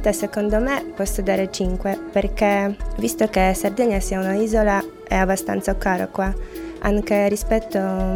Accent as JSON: {"language": "Italian", "country": "Poland", "second_language": "Italian", "said": "Io sono polacca"}